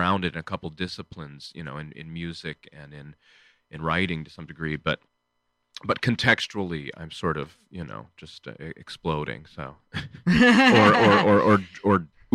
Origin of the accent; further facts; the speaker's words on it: Michigan, United States; I grew up in a small town in Michigan.